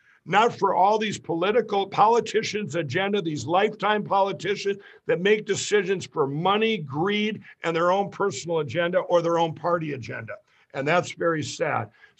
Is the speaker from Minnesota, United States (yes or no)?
yes; Minnesota, United States; because like in my home state of Minnesota, there's 9 Democrat mayors that switched in northern Minnesota